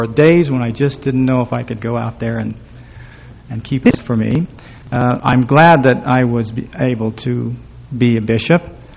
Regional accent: Idaho, United States; I was born and raised in Idaho. I grew up on a farm.

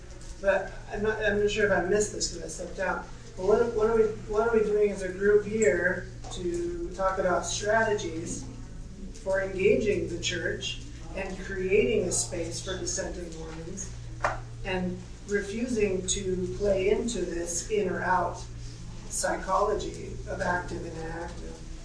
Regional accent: California, United States; One example is I'm from California

